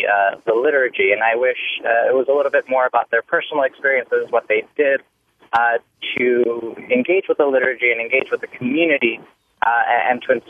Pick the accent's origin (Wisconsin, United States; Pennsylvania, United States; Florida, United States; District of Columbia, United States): Florida, United States; now in Vermont, United States; I come from South Florida. I'm 28. I grew up in the church. My parents were Catholic, and I was very grateful for that upbringing. Coming to Vermont, I shopped around.